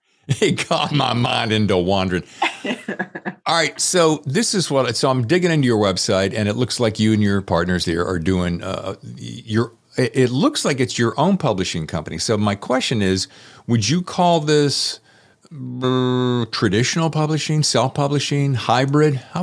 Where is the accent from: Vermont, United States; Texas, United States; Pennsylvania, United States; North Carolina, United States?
North Carolina, United States; Winston-Salem; born there; My other sister lives in Charlotte, and I was born in Winston-Salem.